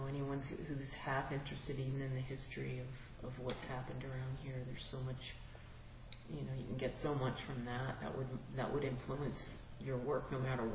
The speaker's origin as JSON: {"language": "English", "region": "New Jersey", "country": "United States", "tie": "born or raised there", "lives_now": "Montana, United States", "said": "Yeah, I grew up in New Jersey. And it's pretty wild that I am all the way out here."}